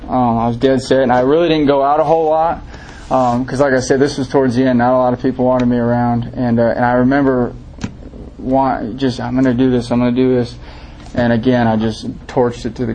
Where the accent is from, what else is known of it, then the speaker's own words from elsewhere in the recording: Denver, Colorado, United States; Oh, I'm the guy from Denver